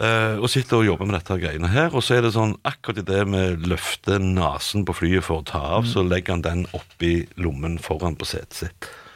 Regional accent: Stavanger, Rogaland, Norway; jeg var hjemme i Stavanger her for ikke så lenge siden

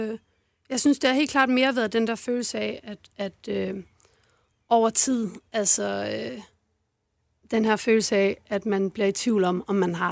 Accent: Ubberud, Region of Southern Denmark, Denmark; Jeg er fra Fyn. Fra en forstad til Odense.

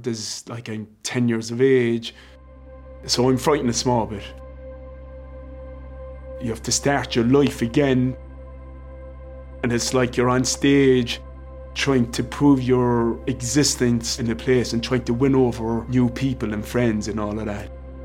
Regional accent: Sydney, New South Wales, Australia; I do remember growing up in Sydney

